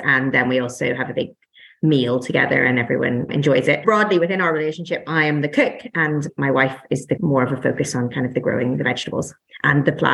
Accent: Northern Ireland, United Kingdom; now in London, United Kingdom; I'm from Northern Ireland originally. My wife is from London. We moved to London.

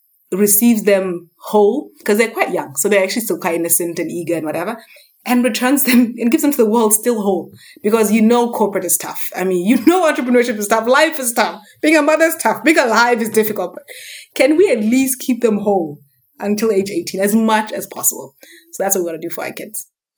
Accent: Botswana; And I come from Botswana historically.

